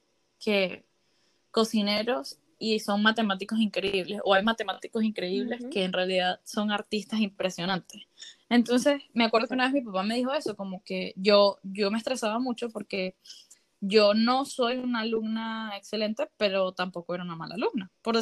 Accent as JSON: {"language": "Spanish", "town": "Puerto La Cruz", "region": "Anzoátegui", "country": "Venezuela", "said": "De donde yo soy, que es Puerto La Cruz, sí habían bastantes carreras"}